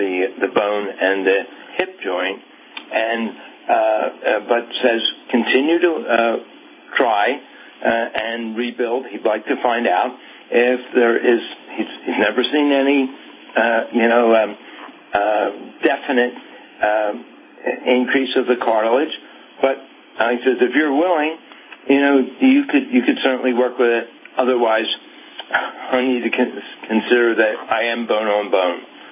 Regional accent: Philadelphia, Pennsylvania, United States; I'm a pastor from the Philadelphia vicinity

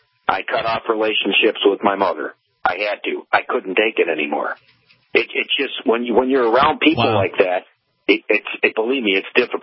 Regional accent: Germany; I am from Germany. I have relatives that lived on the East German side.

